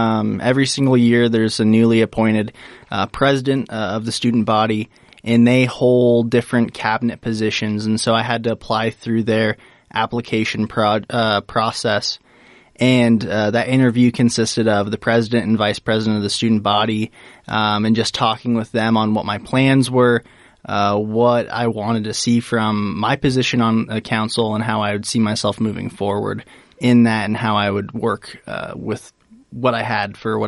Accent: Winterset, Iowa, United States; So I am from Winterset, Iowa, which is about an hour and 15 minutes or so away from Ames.

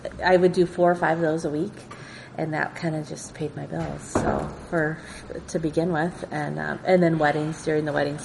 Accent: Nevada, United States; and I'm from Nevada.

